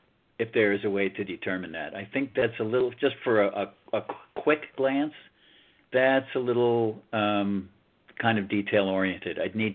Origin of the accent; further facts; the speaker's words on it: Huntington, New York, United States; Huh. That's my hometown.